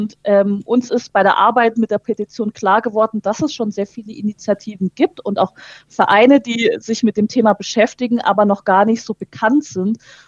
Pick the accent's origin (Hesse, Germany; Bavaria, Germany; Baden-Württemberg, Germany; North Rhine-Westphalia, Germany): Baden-Württemberg, Germany; Reutlingen; Ich bin selber aus Reutlingen